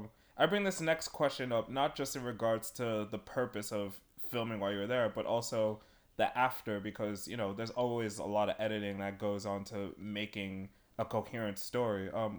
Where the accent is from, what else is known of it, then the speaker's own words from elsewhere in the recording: London, United Kingdom; I grew up a bit in London, and I'm Stratford